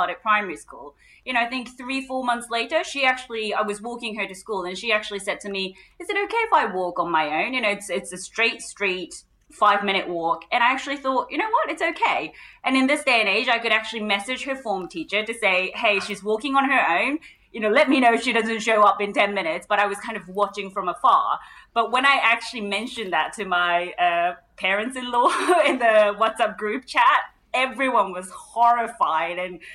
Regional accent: Japan; I've watched it growing up in Japan.

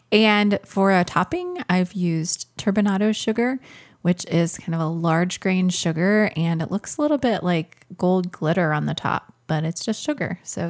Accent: Minneapolis, Minnesota, United States; I grew up in Minneapolis going to what at the time was Dayton's Christmas show

